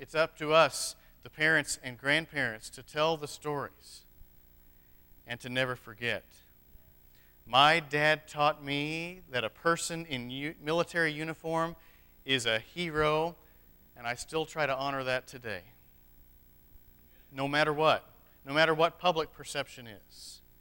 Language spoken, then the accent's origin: English; New Mexico, United States; I grew up in New Mexico, and there's three or four of you in here who know the culture out there, too